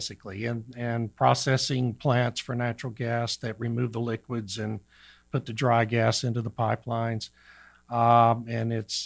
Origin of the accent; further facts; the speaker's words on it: Beeville, Texas, United States; we had Central Power and Light down in Beeville where I grew up in South Texas and never had a blackout.